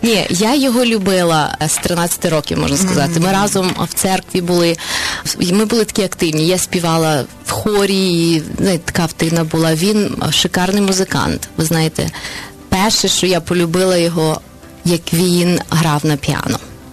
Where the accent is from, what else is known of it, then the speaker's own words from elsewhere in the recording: Chernivtsi, Chernivtsi Oblast, Ukraine; born there; якщо я говорю по-українськи, то я, напевно, народилась на Україні, в місті Чернівцях, в великій родині. Я сьома у моїх тата з мамою.